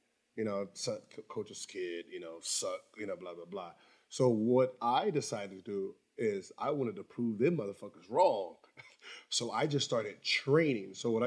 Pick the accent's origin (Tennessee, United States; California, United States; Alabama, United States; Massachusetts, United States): California, United States; Los Angeles; I'm from Sherman Oaks Valley, Van Nuys.